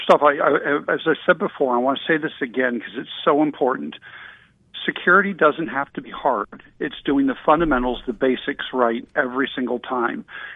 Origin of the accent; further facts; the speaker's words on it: United States; And I would offer that many Americans are targets by virtue of being American in a lot of places around the world. There are mixed responses to Americans. Some people like us a lot, some people don't.